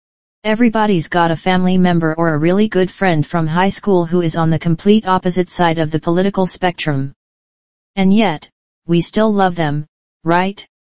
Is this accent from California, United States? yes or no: yes; California, United States; Take me. I am an American, Jewish, Caucasian, male, Californian.